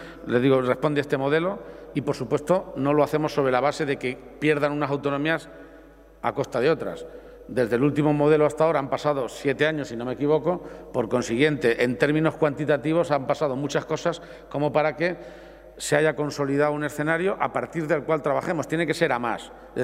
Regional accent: Spain; Todos los derechos que tenemos como españoles tienen distintas divisiones

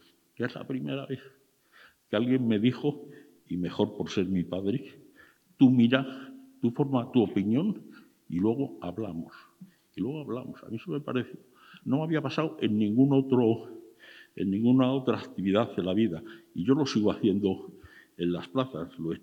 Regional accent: Béjar, Castile and León, Spain; Yo soy de Béjar, yo soy de Salamanca. Yo he ido al toro desde pequeño.

